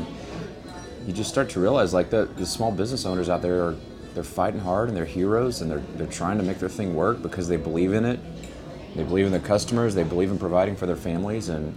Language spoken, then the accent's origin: English; Texas, United States; But I'm from West Texas, and out there those cars aren't worth anything in a cotton field